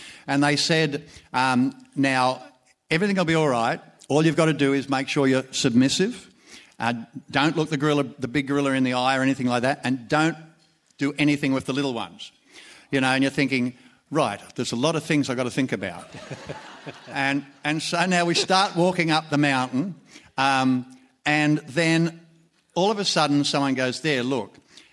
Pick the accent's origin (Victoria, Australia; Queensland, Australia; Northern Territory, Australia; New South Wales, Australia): New South Wales, Australia; Panania; when I was a little kid growing up in Panania